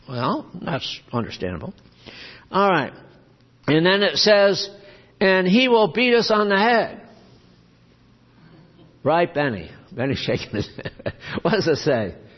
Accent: England, United Kingdom; You know, you feel, well, I'm English, so if there's going to be one race, they're all English, you know.

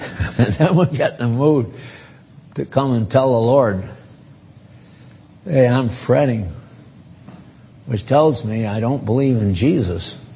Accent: New England, United States; well, I come from New England, and I think of Maine and Vermont and New Hampshire and Massachusetts as being the real stuff.

